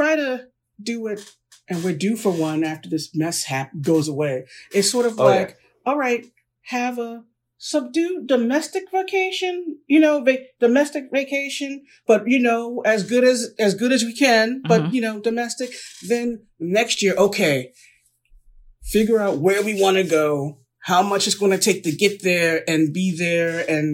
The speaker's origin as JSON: {"language": "English", "town": "Baltimore", "region": "Maryland", "country": "United States", "said": "Because I'm from Baltimore, working class. I mean, I'm barely above working class, really. Mm-hmm. Honestly, living up here, you know, New York, New Jersey."}